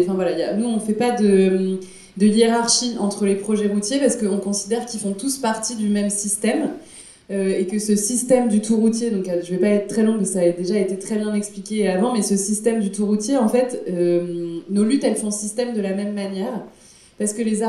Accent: Rouen, Normandy, France; Moi, je suis de Rouen.

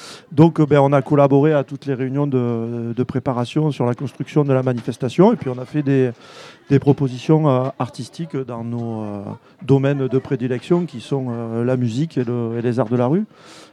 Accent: Ganges, Occitanie, France; born there; Je suis né à Gange.

